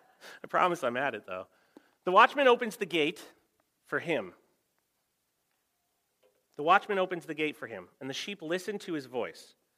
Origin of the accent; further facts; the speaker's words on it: United States; as an American, I just have not spent a lot of sheep time in my life.